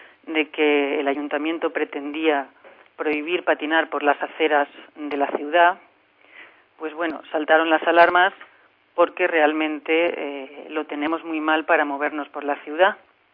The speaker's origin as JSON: {"language": "Spanish", "town": "Valencia", "region": "Valencian Community", "country": "Spain", "said": "soy de Valencia."}